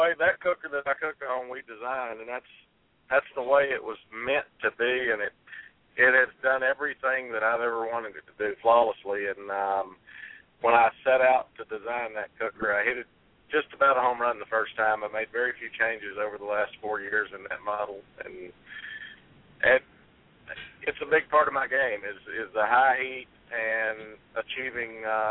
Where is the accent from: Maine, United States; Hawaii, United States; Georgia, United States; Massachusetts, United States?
Georgia, United States; Kennesaw; I cooked one in Kennesaw, Georgia, in my hometown